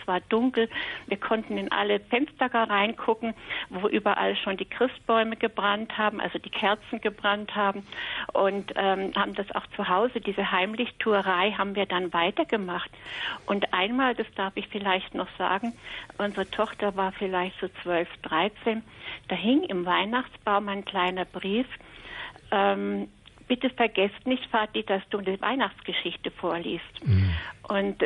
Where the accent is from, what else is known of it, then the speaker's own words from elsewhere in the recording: Wrocław, Lower Silesian Voivodeship, Poland; moved away; Ich bin in Breslau aufgewachsen.